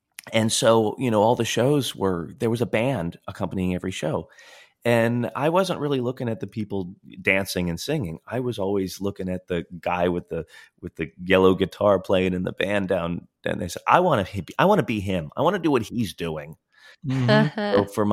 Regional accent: Florida, United States; because we grew up in Florida, and I-4 wasn't a mess back then. We used to go to Disney kind of all the time

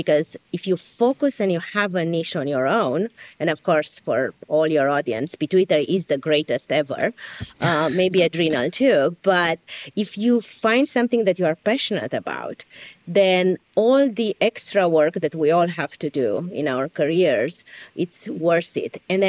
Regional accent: Transylvania, Romania; now in United States; I was born in Europe, so I'm from Transylvania, both me and my husband.

